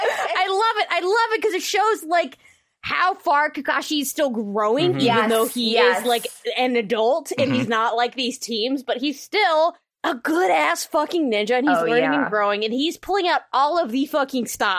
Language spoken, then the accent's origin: English; Tennessee, United States; okay, send it to me, one, because I'm from Tennessee